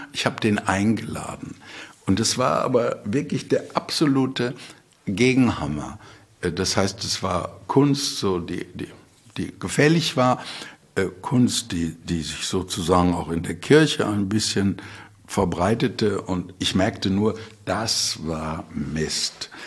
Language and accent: German; Bottrop, North Rhine-Westphalia, Germany; Zum Beispiel, natürlich, ich komme aus Bottrop.